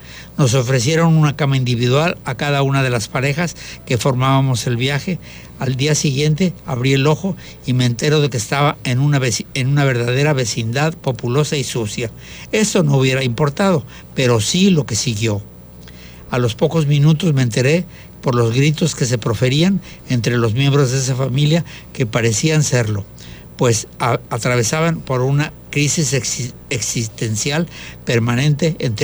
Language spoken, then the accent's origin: Spanish; Mexico City, Mexico; also born or lived in United States; now in Puerto Vallarta, Mexico; resulta ser que soy originario de la Ciudad de México